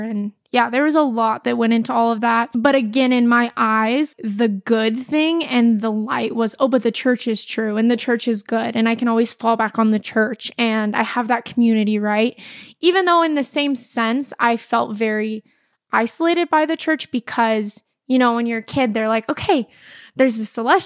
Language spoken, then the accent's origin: English; Provo, Utah, United States; In Utah. I grew up in Provo.